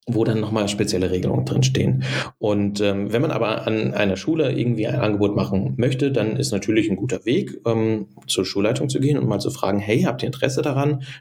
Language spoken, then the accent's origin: German; North Rhine-Westphalia, Germany; ich komme jetzt aus NRW, also es ist immer auch eine sehr westdeutsche Perspektive an der Stelle.